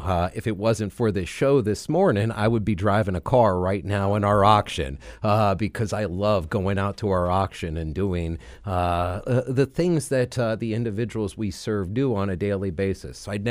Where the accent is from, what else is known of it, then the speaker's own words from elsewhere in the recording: Virginia, United States; I've spent most of my life here in Virginia. I grew up in Northern Virginia.